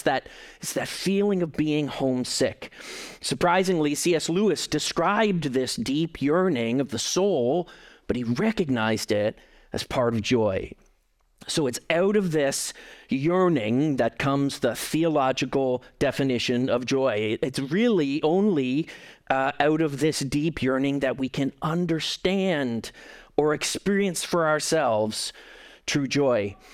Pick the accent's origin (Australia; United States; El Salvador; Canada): Canada; Hamilton, Ontario; or my hometown, The Hammer.